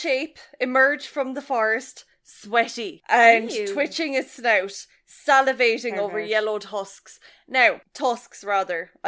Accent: Limerick, Munster, Ireland; accent: Limerick; And I'm going to read it in my Limerick accent because I think it is the most, like, generic British fucking thing to ever be written ever.

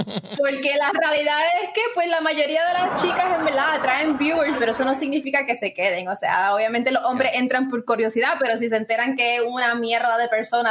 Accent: Puerto Rico; expliqué que yo soy de Puerto Rico, tengo una comunidad pequeña, que represento al Caribe

